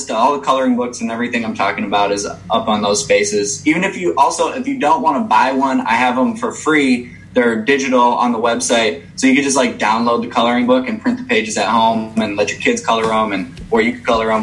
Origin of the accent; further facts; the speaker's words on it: Evanston, Illinois, United States; so I grew up in Evanston, like just north of Chicago.